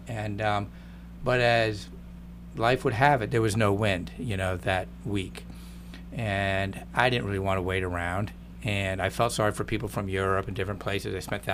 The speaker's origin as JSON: {"language": "English", "country": "U.S. Virgin Islands", "tie": "born or raised there", "said": "And I grew up in the Virgin Islands"}